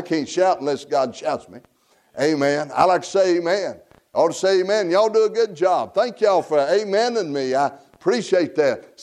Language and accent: English; United States; accent: country hillbilly; of course you notice my accent. I'm as country and hillbilly as they come, and I got a long, drawn-out accent. I talk funny.